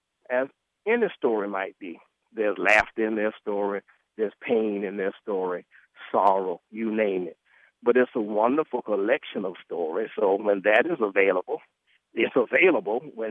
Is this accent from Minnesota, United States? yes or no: no; South Carolina, United States; Like, I came from South Carolina, where I'm from.